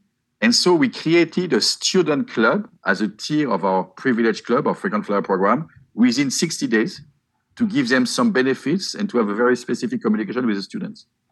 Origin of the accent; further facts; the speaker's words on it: India; So we flew from Tokyo and we go back home to India.